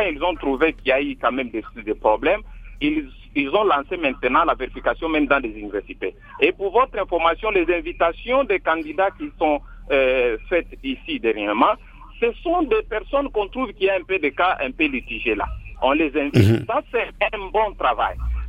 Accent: Lubumbashi, Haut-Katanga, DR Congo; now in Kinshasa, DR Congo; je suis présentement à Kinshasa, je suis venu de Lubumbashi.

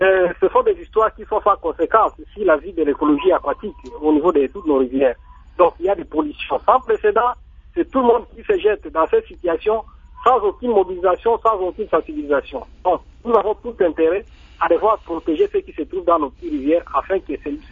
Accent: Kindu, Maniema, DR Congo; vous allez constater par exemple ici chez nous à Kindu, où les gens prennent des sacs de déchets pour aller jeter dans les rivières

